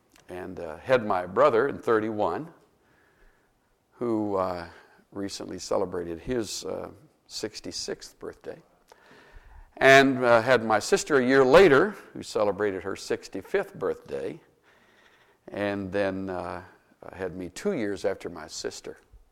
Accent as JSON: {"language": "English", "town": "El Campo", "region": "Texas", "country": "United States", "tie": "born or raised there", "said": "My hometown is El Campo"}